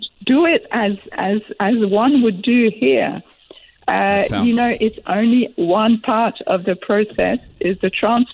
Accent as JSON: {"language": "English", "region": "Quebec", "country": "Canada", "said": "I'm from Quebec, of course."}